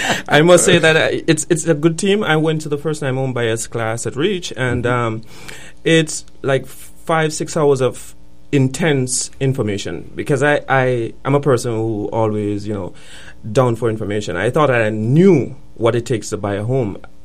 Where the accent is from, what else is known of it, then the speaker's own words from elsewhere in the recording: Jamaica; moved away; This is actually my first home. I moved from Jamaica like 4 years ago, so it was my first home.